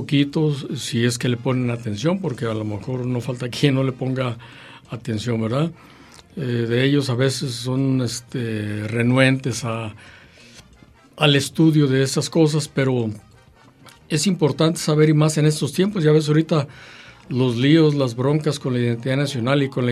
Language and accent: Spanish; Mexico; las banderas que han sido utilizadas para definirnos o identificarnos como mexicanos